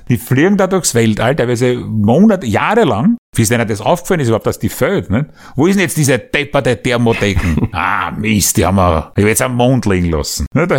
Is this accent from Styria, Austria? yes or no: no; Vienna, Austria; Wie wir bei uns daheim in Simmering gerne lässig sagen.